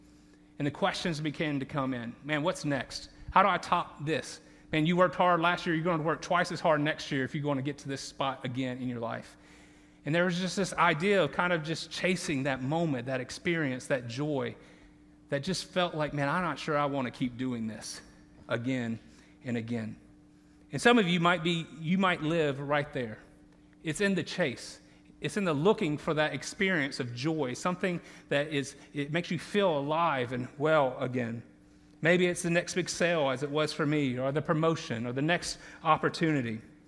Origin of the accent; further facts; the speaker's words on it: the South, United States; accent: Southern; If I slip back into my native tongue of Southern during this sermon, I apologize in advance.